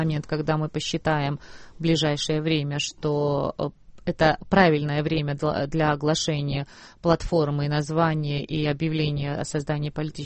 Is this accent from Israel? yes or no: no; Georgia; Russian is a second language; если мы, грузины, сами себе не поможем и не будем адекватно себя вести